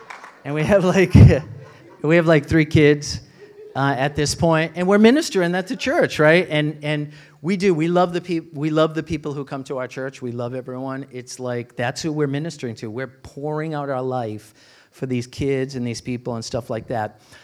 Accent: Braintree, Massachusetts, United States; I remember I grew up in Braintree, you guys, and when I was in high school, I was a musician, and we rented some rehearsal space in Brockton.

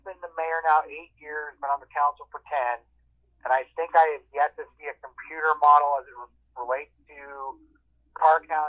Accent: Midwest, United States; And so I grew up in the Midwest.

